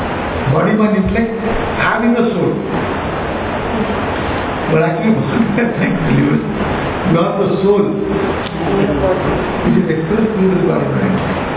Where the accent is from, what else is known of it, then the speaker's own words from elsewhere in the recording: India; Like, for example, when we are growing up in India, and our children are now growing up now